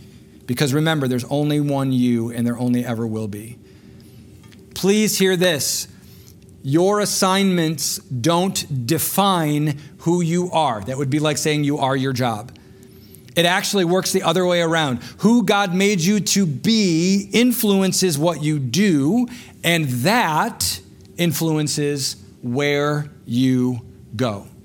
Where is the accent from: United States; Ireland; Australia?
United States; Jackson, Michigan; I grew up in Jackson. I went to college in Kalamazoo. I started teaching in Battle Creek. I moved back to Jackson.